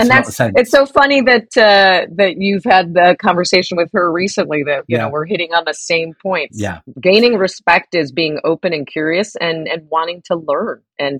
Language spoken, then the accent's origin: English; United States; And then when I go to the country, and I'm speaking as an American, I don't go to the French and say, well, you know, that's not how we do it in the US, right?